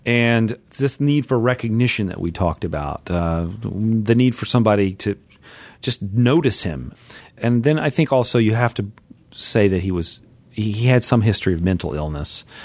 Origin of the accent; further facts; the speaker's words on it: Memphis, Tennessee, United States; because I grew up in Memphis and I heard about that all the time.